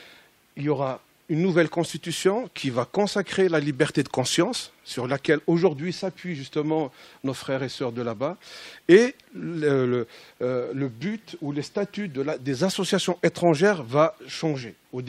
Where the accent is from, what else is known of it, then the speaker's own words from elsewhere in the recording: Kabylie, Algeria; Deux départements seulement. Et je peux vous assurer qu'il n'y a pas un village chez nous en Kabylie